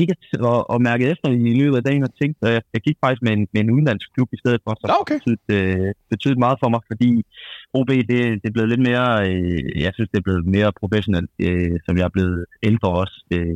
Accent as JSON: {"language": "Danish", "town": "Odense", "region": "Region of Southern Denmark", "country": "Denmark", "said": "jeg er jo fra Odense"}